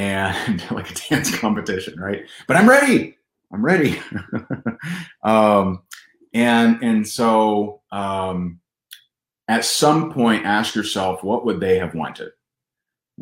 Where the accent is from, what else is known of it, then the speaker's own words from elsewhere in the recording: Indiana, United States; my home state of Indiana, the suicide hotline went from 5,000 calls a month